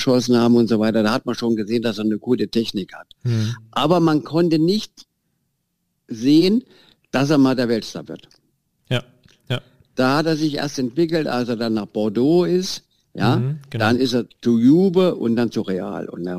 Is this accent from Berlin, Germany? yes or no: no; Mansfeld, Saxony-Anhalt, Germany; Ich bin in Mansfeld groß geworden